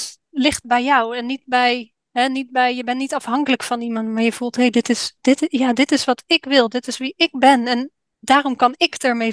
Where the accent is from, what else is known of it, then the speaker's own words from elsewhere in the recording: Netherlands; now in Bali, Indonesia; hoe nuchter je ook bent als Hollander, je ontkomt er niet aan om daarmee in aanraking te komen